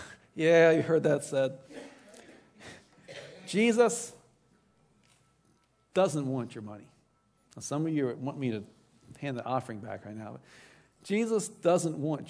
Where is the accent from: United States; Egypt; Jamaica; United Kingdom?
United States; Baltimore, Maryland; Growing up in Baltimore, Maryland, we went there a lot because it was 1 hour away in D.C.